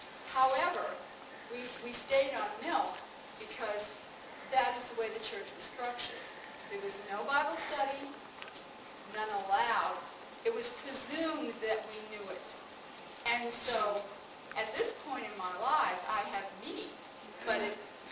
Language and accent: English; New England, United States; The church, the denomination I was brought up in New England